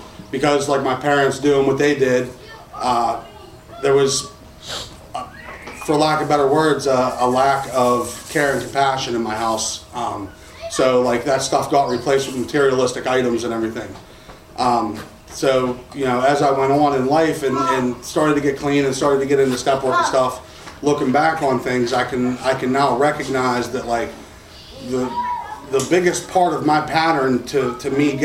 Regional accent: North Huntington, Pennsylvania, United States; So I grew up in North Huntington. A lot of you guys probably know where that's at. It's, suburbia, Pittsburgh, pretty much.

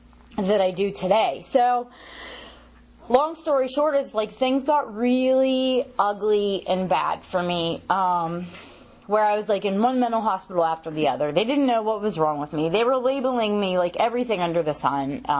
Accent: Pittsburgh, Pennsylvania, United States; And, like, I'm from Pittsburgh, and the area is freaking huge.

